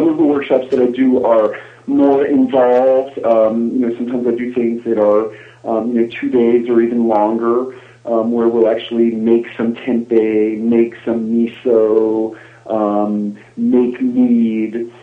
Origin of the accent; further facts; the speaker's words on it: New York, United States; As a kid growing up in New York, sour pickles were my very favorite food